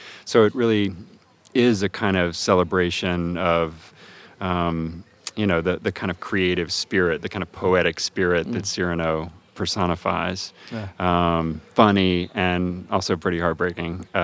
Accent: Atlanta, Georgia, United States; and I grew up in Atlanta, Georgia, and there was a theater there

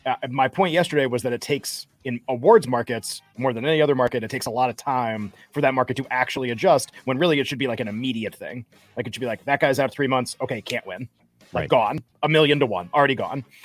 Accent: Massachusetts, United States; now in Connecticut, United States; No, I'm in Connecticut. No? I grew up in Massachusetts, too. So I kind of stay away from New York City most of the time.

